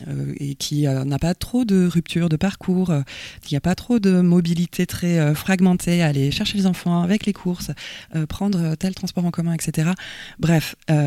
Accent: Southwest France, France; Moi, je viens du Sud-Ouest. … Je viens du Sud-Ouest

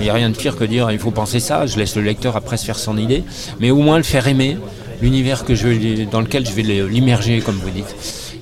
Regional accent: Brittany, France; C'est la plage de mon enfance, où Sainte-Anne-la-Palue. Et je suis né à Dinéol, un pont de Bille-et-Quimère. J'ai fait toute mon enfance, là où il y a la poudrerie.

